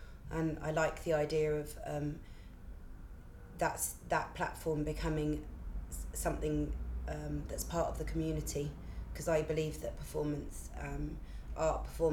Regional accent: London, United Kingdom; born there; now in Brighton, United Kingdom; I'm 25 years old. I was born in London, and I moved to Brighton about 5 years ago, 6 years ago, actually. And I live in Brighton at the moment, but I do a lot of stuff in London, so I'm a London to Brightoner.

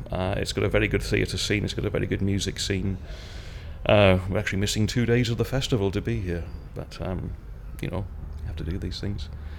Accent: Wales, United Kingdom; now in Edinburgh, United Kingdom; I was born on the 24th October 1966 and I'm here from Edinburgh, although I'm from South Wales originally.

